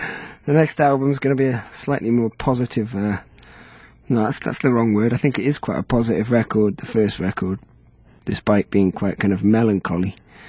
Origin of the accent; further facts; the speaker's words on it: Wales, United Kingdom; also born or lived in Manchester / Liverpool; now in London, United Kingdom; I'm from Great Britain. I was born in Manchester, raised in Wales, moved to Liverpool, went to art college, moved to London, got signed up.